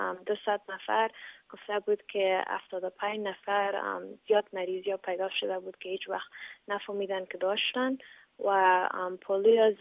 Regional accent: Afghanistan; now in United States; کوشش میکنم که بفهمن که ما خودم افغان هستیم

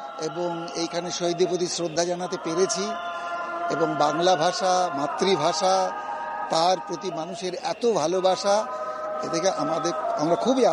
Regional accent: West Bengal, India; আমরা পশ্চিমবঙ্গ থেকে এসেছি, ভারত থেকে এসেছি।

